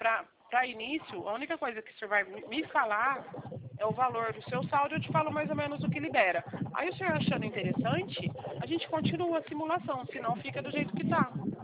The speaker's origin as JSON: {"language": "Portuguese", "region": "São Paulo", "country": "Brazil", "said": "eu sou do estado de São Paulo."}